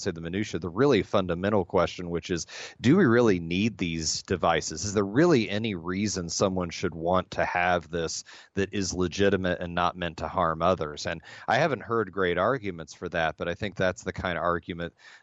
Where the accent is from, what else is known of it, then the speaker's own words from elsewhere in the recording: Appalachia, United States; grew up all around it, where I grew up in Appalachia, and that's pretty typical to have those kinds of things.